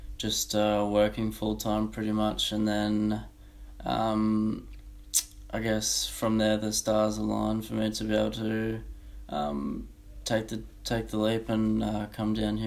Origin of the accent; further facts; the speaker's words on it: Queensland, Australia; Originally coming from Queensland, I'd finished high school